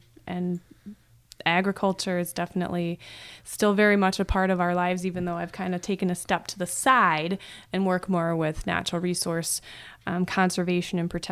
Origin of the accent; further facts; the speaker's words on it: United States; That's right. I grew up down in God's Country, otherwise known as Martin County.